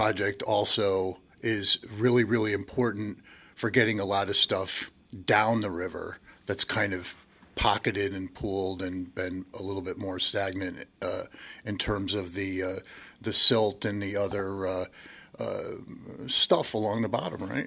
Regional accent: Waterbury, Connecticut, United States; I mean, I grew up in Waterbury in the 60s, and I certainly remember those nasty days of the river

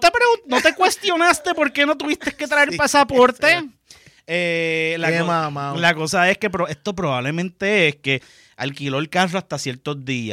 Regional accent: Puerto Rico; yo soy un boricua en un mar de dominicano

